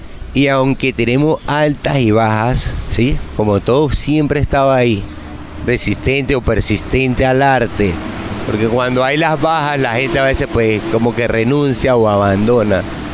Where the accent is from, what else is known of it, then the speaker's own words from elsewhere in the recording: Mérida, Venezuela; Yo soy venezolano de Mérida